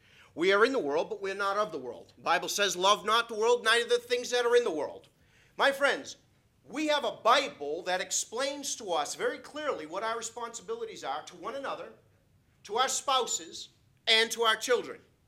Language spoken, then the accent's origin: English; New England, United States; I'm a New Englander, and I'm resourceful, and I'm stubborn, and I'm a Scot